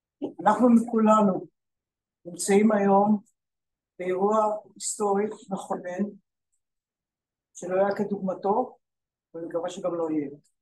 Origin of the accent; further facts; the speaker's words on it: Negba, Southern District, Israel; אני בא מקיבוץ, מנגבה